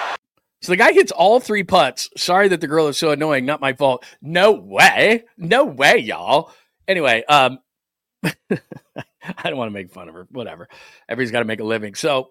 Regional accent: Utah, United States; Y'all, I'm from Utah.

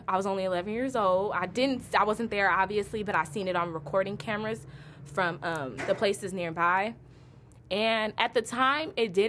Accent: Compton, California, United States; and my brother, we're from Compton, so that's where we lived

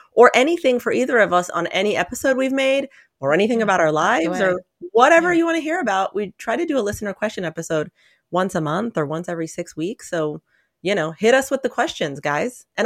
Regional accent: Colorado, United States; also born or lived in Maryland; when I grew up in Colorado.

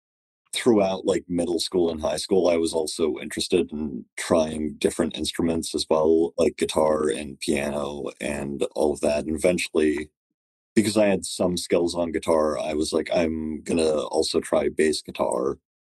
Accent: Rhode Island, United States; But I mentioned that I was from Rhode Island and I was playing bass

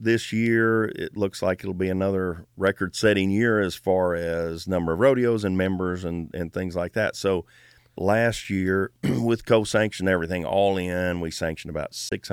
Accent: Minnesota, United States; I grew up in Minnesota. Like, snow and cold doesn't bother anybody.

